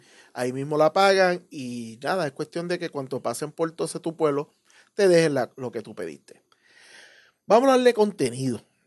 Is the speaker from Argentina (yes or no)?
no; Guaynabo, Puerto Rico; cuando le toca la ruta de mi pueblo, ¿no? Cuando aparece Guaynabo